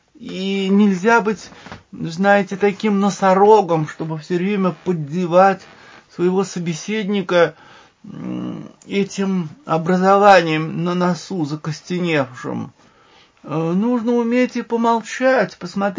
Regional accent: Tula, Tula Oblast, Russia; Я из Тулы. Мы проходим через центр Тулы к Кремлю.

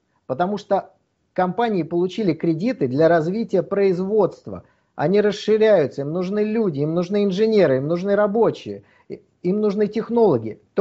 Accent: Saint Petersburg, Russia; слетать из Москвы в Петербург, тогдашний Ленинград, да, мой родной город

